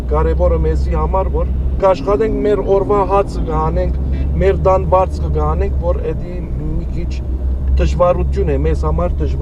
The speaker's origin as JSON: {"language": "Armenian", "country": "Syria", "lives_now": "Armenia", "said": "Բայց շատ ժամանակ, որ մեզ ոստիկանությունը գանգնեցնում էր և իմանում էր, որ սիրիահայ ենք"}